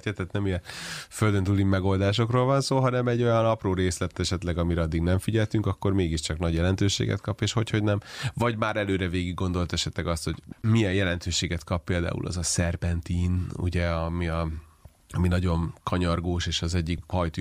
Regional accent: Budapest, Hungary; Én ugyan Budapesten nőttem fel

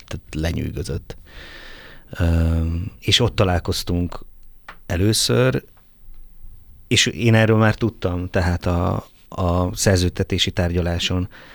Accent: Bihor, Romania; accent: Bihar dialect; a tájszólás, az ugye, én is Biharból jövök, tehát a Hajdú Bihar megye, az ugye a magyarországi rész, és Bihar megye, az meg a Parciumi rész, és én is Bihar megyéből vagyok

